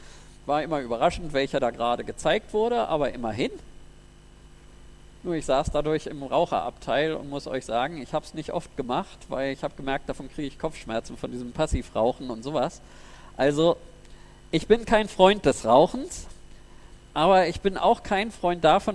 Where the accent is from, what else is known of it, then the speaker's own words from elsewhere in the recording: Lower Saxony, Germany; dass ich mit der Bahn dann frei von Bayern nach Niedersachsen fahren konnte. In meine Heimatstadt zurück.